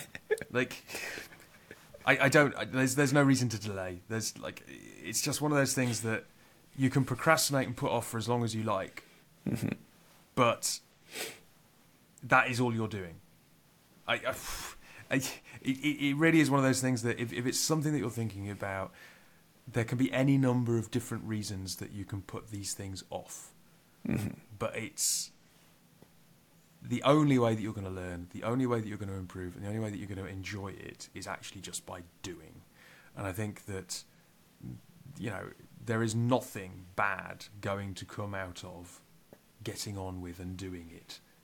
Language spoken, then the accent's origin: English; Newcastle, North East England, United Kingdom; because I'm a massive football nerd and I'm from Newcastle. And so catching up, I live a very long way from Newcastle now, so catching up with the latest from Newcastle is something that I always enjoy, and I enjoy hearing accents from people who remind me of home.